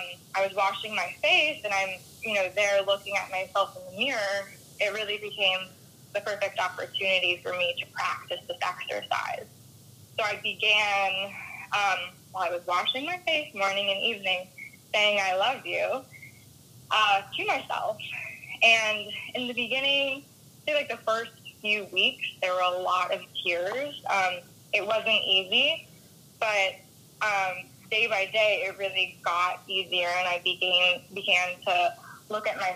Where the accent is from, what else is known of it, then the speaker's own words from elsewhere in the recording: Melbourne Beach, Florida, United States; as Erica said, and I'm from Melbourne Beach, Florida, born and raised.